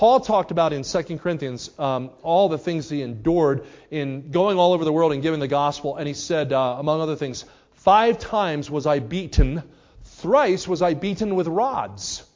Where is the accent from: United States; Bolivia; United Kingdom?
United States; New Jersey; I grew up near Philadelphia in New Jersey, and I always think of colonial America.